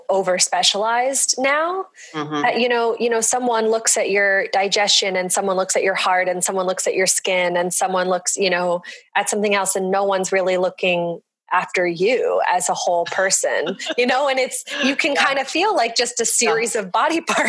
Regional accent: Dallas, Texas, United States; born there; now in New York City, United States; I was born in Dallas, Texas, but didn't live there for long. I live in New York City now in Brooklyn.

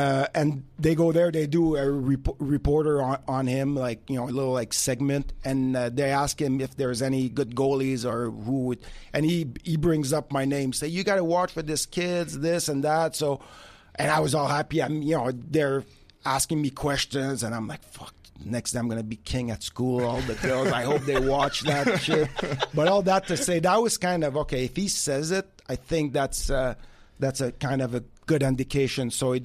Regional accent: Canada; we grew up in Canada. So for me, it was normal.

